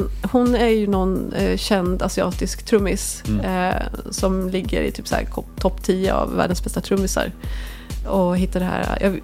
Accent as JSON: {"language": "Swedish", "town": "Mora", "region": "Dalarna County", "country": "Sweden", "tie": "born or raised there", "said": "perioden under min uppväxt och liksom uppvaknande i det här musikintresset som jag hade hemma i Mora i slutet av 80, början på 90-talet."}